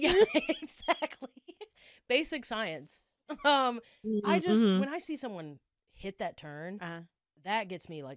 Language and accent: English; Tennessee, United States; Outside of Nashville.